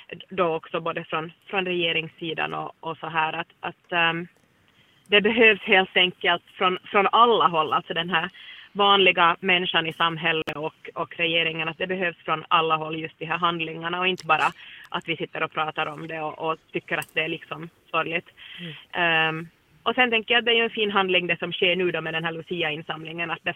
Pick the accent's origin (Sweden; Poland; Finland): Finland; Där tror jag att vi som finländare är lite försiktiga med det.